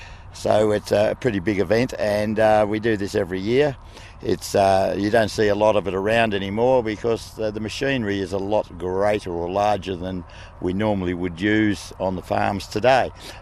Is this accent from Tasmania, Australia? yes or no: yes; Westbury, Tasmania, Australia; I'm from Westbury.